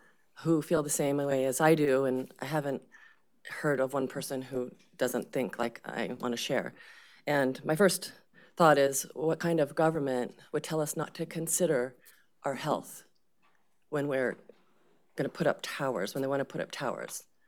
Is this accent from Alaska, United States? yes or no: yes; Kake, Alaska, United States; now in Kupreanof, United States; I grew up in Cake, and we'd have CBs to communicate with.